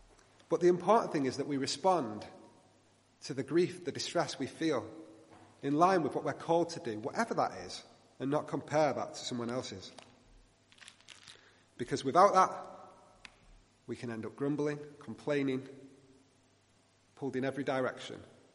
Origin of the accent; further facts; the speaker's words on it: North West England, United Kingdom; I was probably about 20 years old, I think, and I was back in my hometown in Greater Manchester.